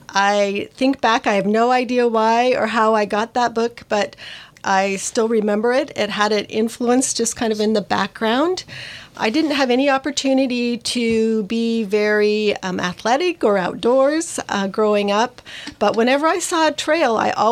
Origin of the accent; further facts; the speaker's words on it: Longview, Washington, United States; So I grew up here in Washington in Longview